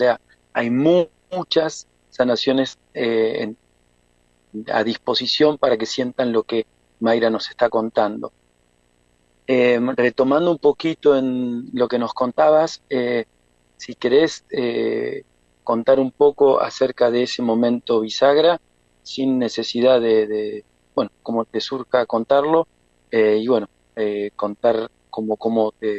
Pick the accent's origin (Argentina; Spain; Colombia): Argentina; Bariloche, Río Negro; de Bariloche